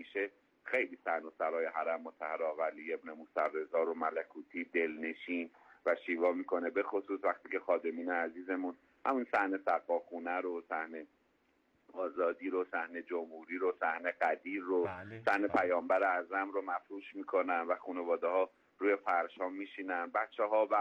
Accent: Mashhad, Razavi Khorasan, Iran; من خودم حالا متولد شده مشهدم، بزرگ شده مشهدم

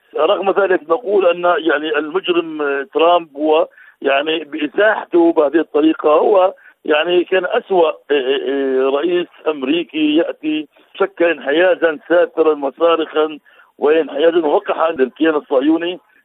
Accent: Palestine; وتنظيم صفوف أمرنا كفلسطينيين

